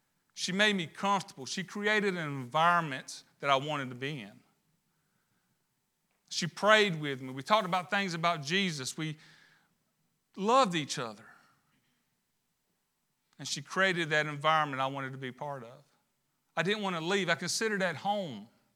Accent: Fort Mill, South Carolina, United States; I was from Fort Mill, but I would always say when I'd go see my grandma in Fayetteville, I'm going home.

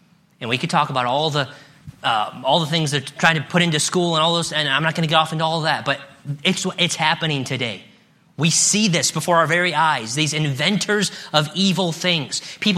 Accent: Illinois, United States; I'm from Illinois. I grew up in Illinois, lived in Illinois my whole life. Illinois is a very, very corrupt state.

